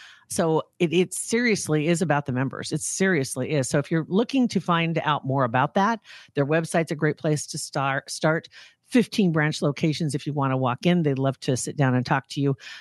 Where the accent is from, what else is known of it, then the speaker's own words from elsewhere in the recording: Midwest, United States; I hate being such a Midwesterner